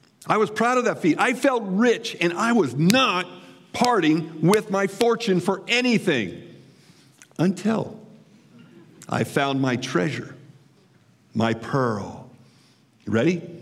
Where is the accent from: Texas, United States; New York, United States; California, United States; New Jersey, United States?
California, United States; When I was 15 years old, growing up in California, I got my first bona fide job as a busboy in a restaurant